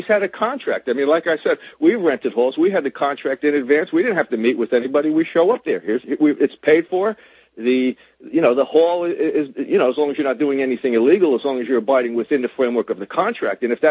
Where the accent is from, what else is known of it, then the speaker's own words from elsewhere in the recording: New York, United States; Now, I'm from New York here, so I'm just listening to the promoters' interviews and what I'm reading and stuff like that.